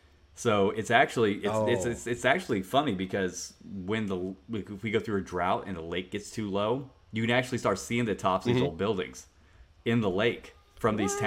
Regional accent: Midwest, United States; I don't have an accent. It's because I was born and raised in the Midwest. Like there's no accent.

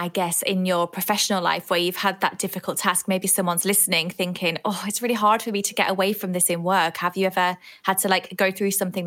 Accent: Yorkshire and the Humber, United Kingdom; and I'm from Yorkshire.

